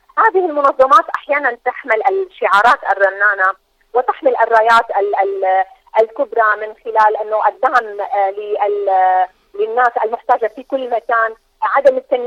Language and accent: Arabic; Syria; ونحن فرضا هنا من سوريا أنا أتحدث الآن